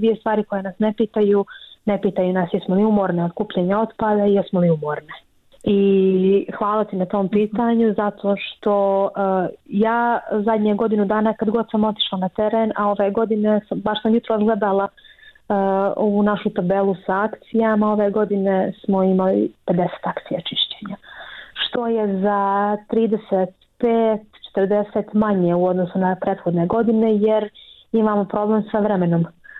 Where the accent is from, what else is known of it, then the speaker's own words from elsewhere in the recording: Montenegro; jer to je takva praksa kod nas u Crnoj Gori.